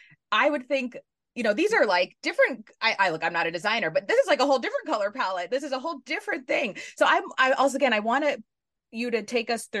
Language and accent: English; New York City, New York, United States; I grew up in New York City too. I love the Knicks. I'm actually a Mets fan.